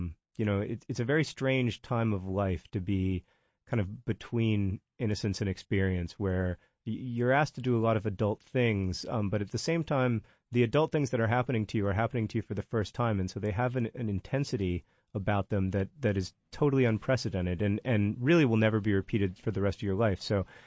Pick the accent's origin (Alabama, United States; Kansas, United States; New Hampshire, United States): Alabama, United States; I'm from Alabama, so